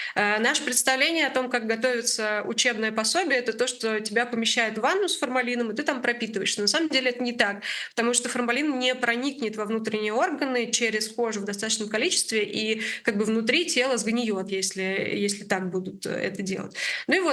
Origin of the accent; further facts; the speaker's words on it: Kazan, Tatarstan, Russia; И я сама из Казани